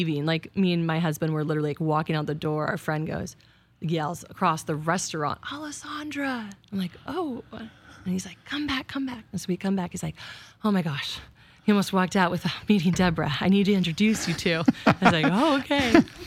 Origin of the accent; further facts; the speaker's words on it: Port Orchard, Washington, United States; now in Manette, United States; I live in Manette, but I grew up in Port Orchard.